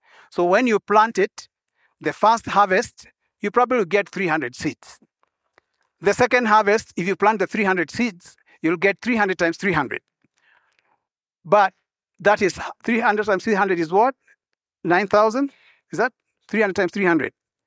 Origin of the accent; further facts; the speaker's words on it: Kenya; Yes, I said, I am a Kenyan also.